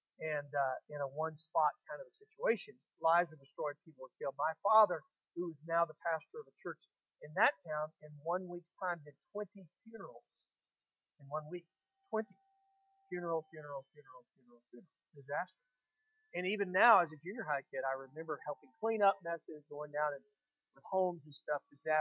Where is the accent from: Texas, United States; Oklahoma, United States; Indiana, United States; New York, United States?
Texas, United States; Aransas Pass; I was born on the Gulf Coast of Texas in a town called Corpus Christi. And right outside of Corpus was kind of a little semi-suburb town called Aransas Pass, and that was my hometown.